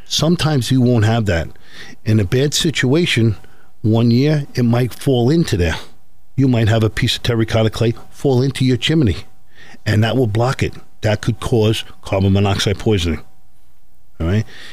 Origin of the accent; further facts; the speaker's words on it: New York, United States; now in Scranton, United States; I'm originally from New York, and I'm out here for the last 9 years in Scranton.